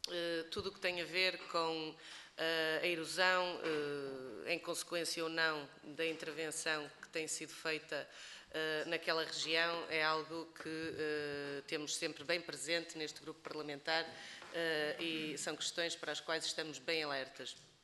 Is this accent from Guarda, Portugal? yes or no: no; Aveiro, Portugal; sou também natural de Aveiro e conheço bem a região